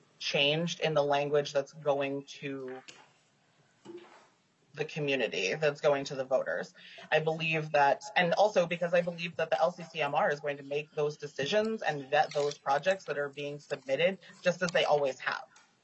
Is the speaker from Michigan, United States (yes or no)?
no; Minnesota, United States; So we do believe that this is a very important aspect of simply being a Minnesotan